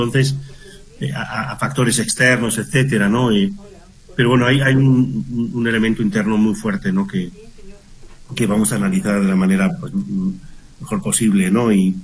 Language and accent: Spanish; Spain; now in Mexico; Yo soy de España, ¿verdad? Que llevo 35 años aquí en México.